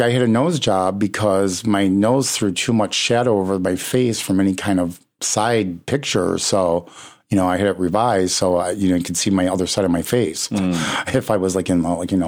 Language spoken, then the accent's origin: English; Midwest, United States; was mostly stoked because we're both from the Midwest.